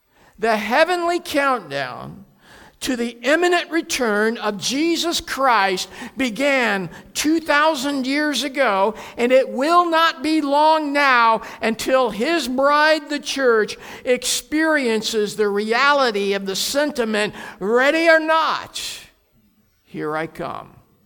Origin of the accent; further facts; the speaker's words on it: Pacific Northwest, United States; growing up in the Pacific Northwest was hide-and-go-seek. Because we lived out in the country on a small holding, there were fields and forests nearby that we could hide in.